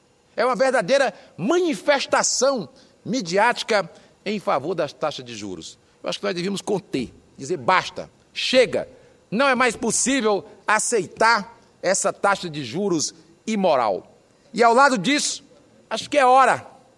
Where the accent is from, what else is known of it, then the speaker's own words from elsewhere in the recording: Fortaleza, Ceará, Brazil; Lá na minha cidade, em Fortaleza, no meu estado do Ceará